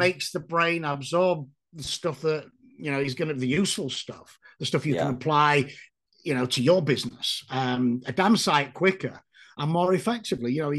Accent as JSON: {"language": "English", "country": "United Kingdom", "said": "speaking as a Brit, sat in the pub, couple of beers"}